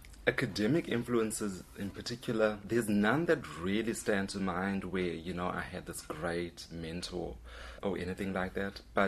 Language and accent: English; South Africa; I'm from South Africa, obviously